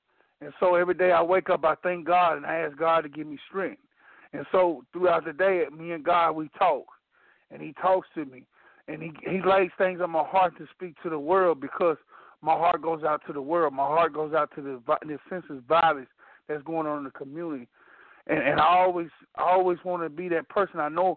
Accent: Blytheville, Arkansas, United States; I grew up in Blyville, Arkansas. I grew up in the slums, in the ghetto, you know what I'm saying? I wasn't raised by my parents.

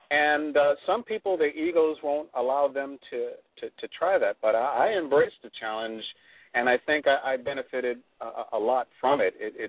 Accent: Philadelphia, Pennsylvania, United States; now in Geneseo, United States; And I live, I'm from Philadelphia, as you know, which is, I understand, your hometown?

